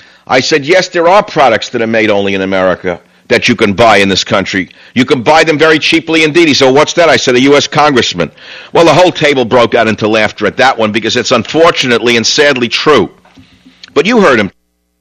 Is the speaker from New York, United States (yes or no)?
yes; New York, United States; he's a New Yorker, like I'm a New Yorker, in the sense that he doesn't stop talking.